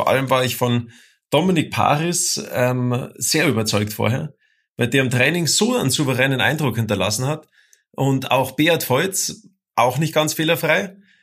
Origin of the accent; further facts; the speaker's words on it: Bavaria, Germany; Der … und ich, wir kommen ja aus Bayern